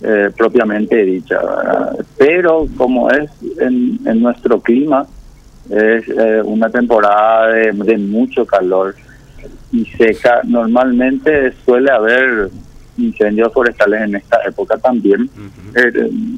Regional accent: Paraguay; Yo lastimosamente tengo que hablar como paraguayo del paraguayo.

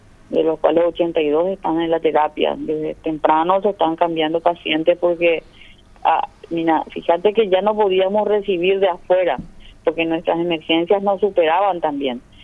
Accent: Paraguay; no sé cómo somos los paraguayos bastante especiales

